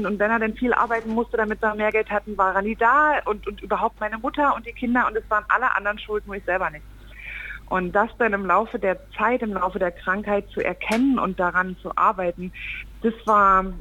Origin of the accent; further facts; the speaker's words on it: East Germany, Germany; Ich bin ein Kind des Ostens